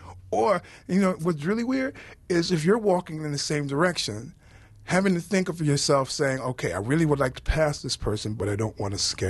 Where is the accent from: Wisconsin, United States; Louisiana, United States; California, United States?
Wisconsin, United States; Milwaukee; You know, I grew up in Milwaukee. I love Milwaukee.